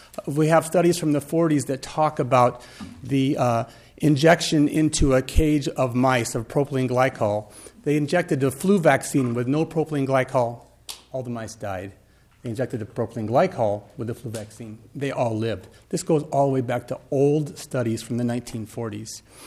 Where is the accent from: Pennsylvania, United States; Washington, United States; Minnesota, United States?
Minnesota, United States; Big Lake; I'm from Big Lake, Minnesota.